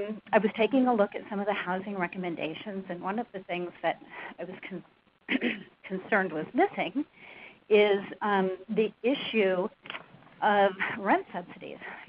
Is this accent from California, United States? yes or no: yes; Santa Barbara, California, United States; I'm from Santa Barbara